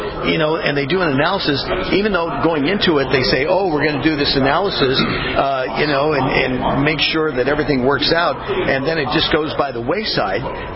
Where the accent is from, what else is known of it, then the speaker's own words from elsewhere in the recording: California, United States; I was born and raised in California. We got major problems in California